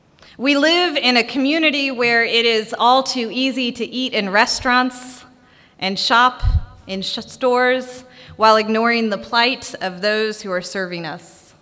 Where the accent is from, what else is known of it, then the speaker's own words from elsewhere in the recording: Indiana, United States; now in Tennessee, United States; I'm originally from Indiana, but I've been living and serving here in Tennessee for over 2 years now.